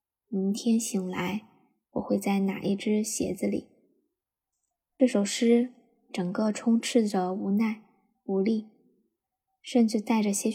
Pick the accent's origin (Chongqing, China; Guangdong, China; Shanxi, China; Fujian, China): Chongqing, China; 大家好，我是来自重庆的